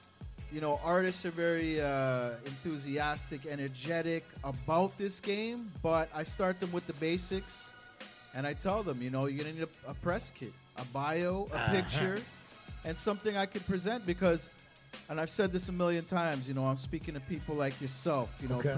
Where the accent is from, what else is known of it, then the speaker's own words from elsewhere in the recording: Toronto, Ontario, Canada; I'm coming all the way from Toronto.